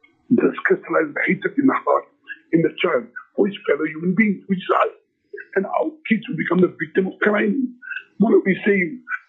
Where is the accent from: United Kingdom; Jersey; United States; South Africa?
South Africa; I'm South African. I'm a South African. First, I'm Muslim.